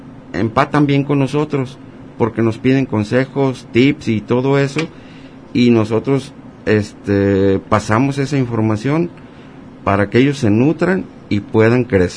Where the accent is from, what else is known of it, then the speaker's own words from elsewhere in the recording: Autlán, Jalisco, Mexico; nosotros no nada más somos de Autlán.